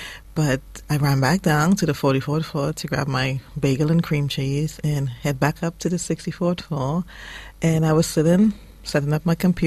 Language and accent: English; Trinidad & Tobago; Originally, yeah. Born and raised in Trinidad.